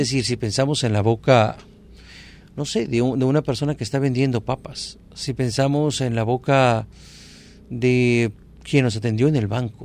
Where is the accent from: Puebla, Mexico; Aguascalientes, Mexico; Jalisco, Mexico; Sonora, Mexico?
Jalisco, Mexico; Puerto Vallarta; born there; also born or lived in Monterrey / Guadalajara; Lo empecé a escribir en Guadalajara, nací aquí en Vallarta, fui a Monterrey a estudiar, después me fui a Guadalajara, viví un poquito aquí y otro poquito allá